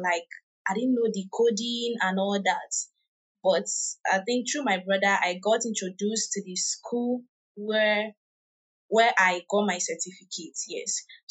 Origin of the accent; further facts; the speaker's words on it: Ebonyi, Nigeria; I am a software developer. Okay, I'm a Nigerian from Ebonyi State.